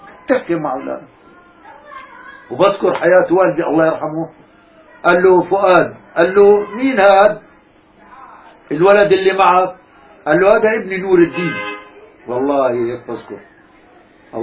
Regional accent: Ein al-Zaytoun, Palestine; moved away as an adult; صدقني يا عمي طلعت من فلسطين عمري 22-23 سنة صدقني يا عمي صار لي 60 سنة هون وما عم بنسى عين الزيتون

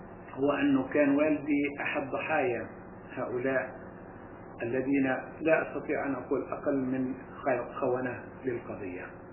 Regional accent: Palestine; وضعت مخيمات أو معسكرات للأمريكان ومعسكرات للإنجليز في أرض فلسطين في بقعة، وكان على مقربة من قريتنا على بعد يمكن 3 أو 4 كيلومترات، كان بيسموه كامب الأمريكان

